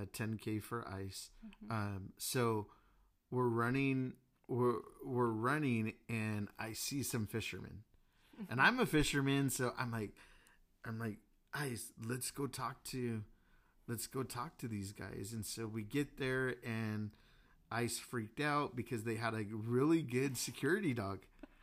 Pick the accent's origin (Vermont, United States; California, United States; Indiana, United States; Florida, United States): California, United States; Los Angeles; I'm like I'm a dude from East LA, man. From Whittier area, and my dad's from East Los, my mom's from Wilmas, from Wilmington.